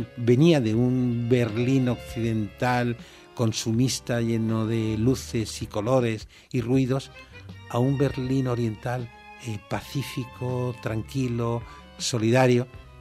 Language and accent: Spanish; Tangier, Tanger-Tetouan-Al Hoceima, Morocco; moved away; Yo tengo todavía un sueño por cumplir, que es volver a mi ciudad de origen, Tánger, en el norte de África.